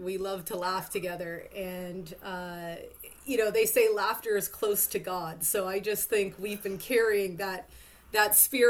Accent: Clarenceville, Quebec, Canada; So I'm from Clarenceville, a very small rural town. I went to high school at Massey-Vanier.

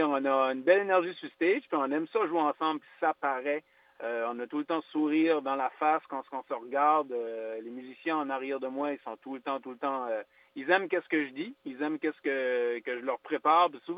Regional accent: Acadia, Canada; T'sais, on est acadien, mais on a beaucoup d'influence anglaise aussi.

